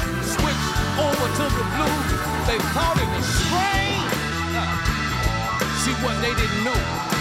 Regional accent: Mississippi, United States; This born and raised in Mississippi, around a lot of great musicians, gave me my drive.

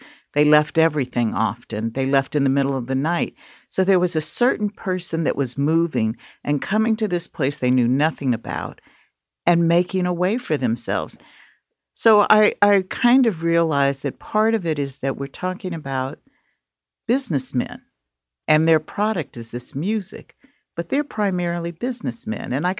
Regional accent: Oakland, California, United States; I'm from East Oakland, and I've heard pieces of it through time

